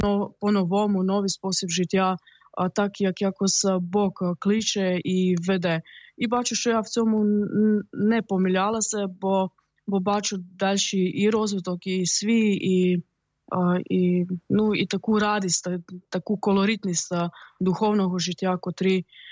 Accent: Croatia; Ukrainian is a second language; also born or lived in Bulgaria; now in Ukraine; я з Хорватії, і я в Україні вже 4-й рік.

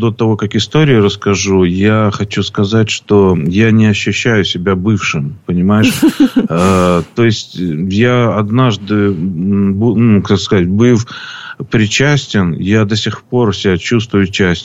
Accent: Belarus; now in Ukraine; так как я белорус, а жена моя украинка, вот, приехали в Украину. И это было в 2007 году.

